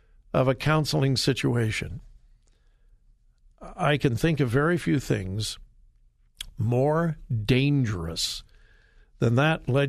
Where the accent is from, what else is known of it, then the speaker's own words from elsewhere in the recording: California, United States; All right, California, my home state, is up to the weird and wacky again